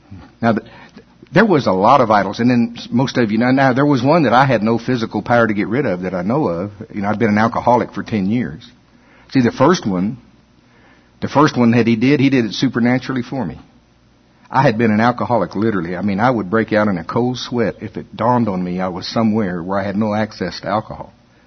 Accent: the South, United States; The kind of churches I grew up in the South, it was just not wrong to smoke.

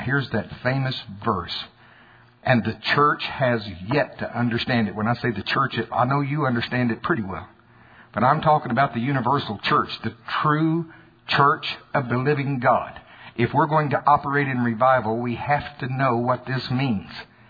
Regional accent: United States; You can tell I'm from Pottawatomie County.

